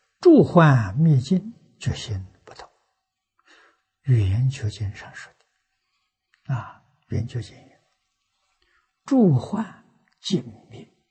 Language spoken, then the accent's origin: Chinese; China; 怀让禅师这是六祖的下一代，他是第八代，我们中国人一般讲六祖的徒孙